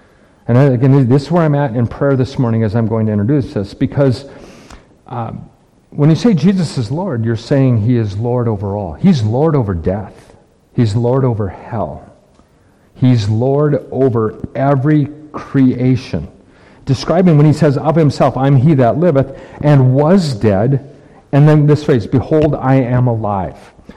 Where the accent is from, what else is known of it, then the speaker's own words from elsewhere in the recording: Midwest, United States; Now, again, because I'm from the Midwest, I pronounce it funny.